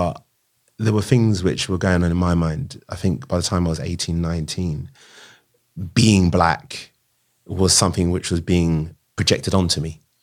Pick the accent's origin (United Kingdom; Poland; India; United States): United Kingdom; Tottenham, London; I was from Tottenham, so I was always wearing whatever we wore.